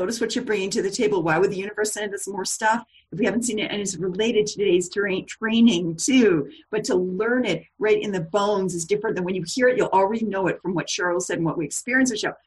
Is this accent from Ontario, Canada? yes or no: no; Edmonton, Alberta, Canada; This date myself here, but I grew up in Edmonton